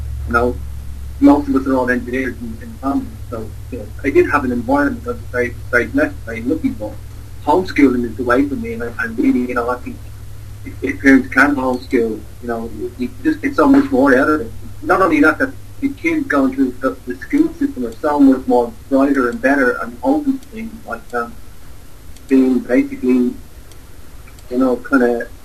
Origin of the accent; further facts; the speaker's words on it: Ireland; when I was growing up in Ireland